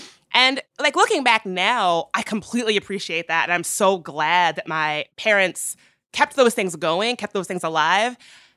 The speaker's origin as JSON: {"language": "English", "town": "Midlothian", "region": "Virginia", "country": "United States", "tie": "born or raised there", "lives_now": "Washington, D.C., United States", "said": "But I grew up in a pretty small town in Virginia called Midlothian, Virginia."}